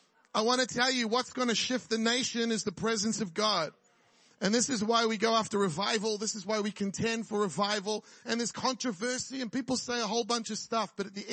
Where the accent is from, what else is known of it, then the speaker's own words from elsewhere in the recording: New Zealand; also born or lived in Australia; I'm a Kiwi. I'm also an Aussie and I'm becoming an American. I was actually born in Australia to Kiwi parents, grew up in New Zealand.